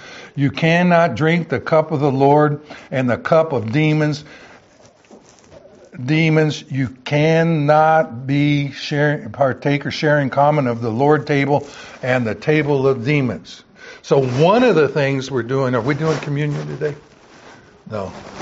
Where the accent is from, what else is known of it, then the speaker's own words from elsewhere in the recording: the South, United States; Now, when I was growing up in the South